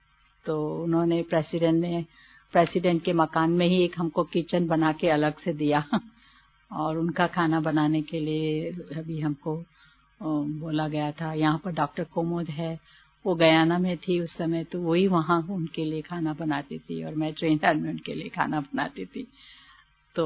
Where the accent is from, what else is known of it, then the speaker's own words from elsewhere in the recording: Hyderabad, Telangana, India; moved away; मैं हैदराबाद से आई हूँ, हैदराबाद से निकली हूँ आंध्र प्रदेश से, तो उसी समय ज्ञान चला।